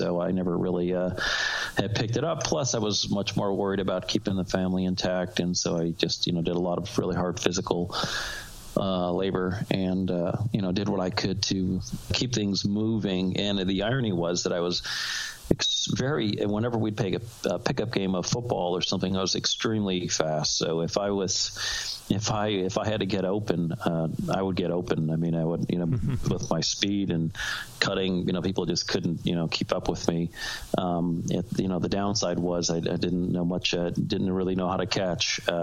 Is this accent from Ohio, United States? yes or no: yes; Cleveland, Ohio, United States; I grew up in Cleveland, Ohio, and I had three sisters, and I was the second oldest.